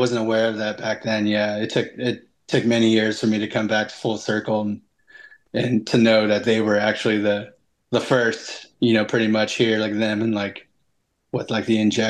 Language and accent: English; Vista, California, United States; we had a band that was from where I grew up in Vista called